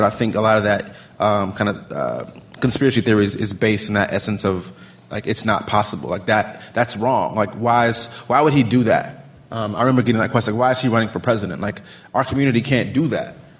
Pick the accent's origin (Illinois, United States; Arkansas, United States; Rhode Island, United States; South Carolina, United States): South Carolina, United States; I'm from South Carolina, by the way